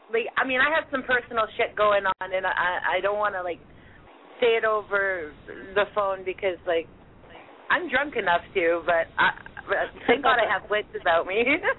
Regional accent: Canada; I'm the Canadian. This is costing me large.

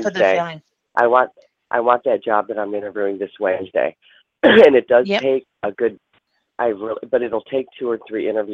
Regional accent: Ohio, United States; I'm from Ohio.

